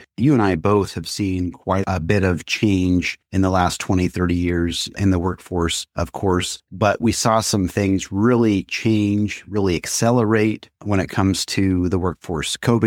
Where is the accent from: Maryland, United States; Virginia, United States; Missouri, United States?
Missouri, United States; Kansas City; I don't rarely come back to my hometown of Kansas City